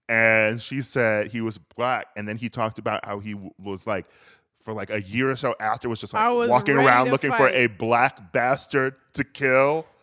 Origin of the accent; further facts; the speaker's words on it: Boston, Massachusetts, United States; I grew up in Boston, and it was a term that we all use